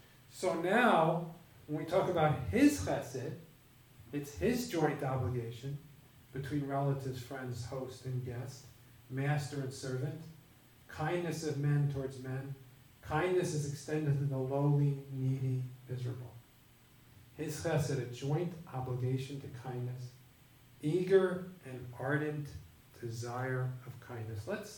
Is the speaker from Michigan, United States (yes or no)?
no; New York, United States; I am originally from New York, and I have always been a Yankee fan.